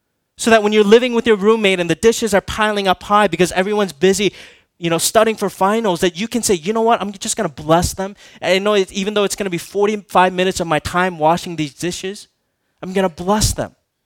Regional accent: Minnesota, United States; You guys know that I grew up in Minnesota, so.

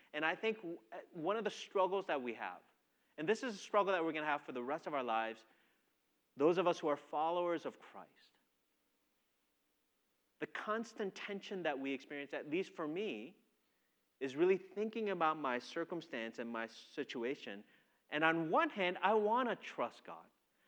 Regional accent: Minnesota, United States; now in Texas, United States; And I grew up in Minnesota. My wife is from Chicago, and so we're like Midwestern people.

